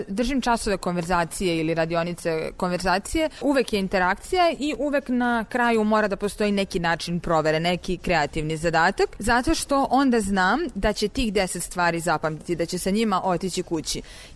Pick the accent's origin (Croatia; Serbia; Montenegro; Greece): Serbia; Belgrade; Pošto ja imam 30 godina iz Beograda sam